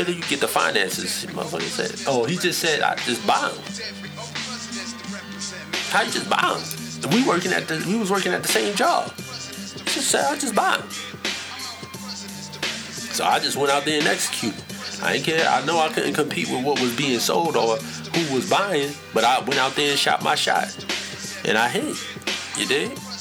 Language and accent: English; New York, United States; The dude, when I was growing up in New York, it was Chinese restaurants.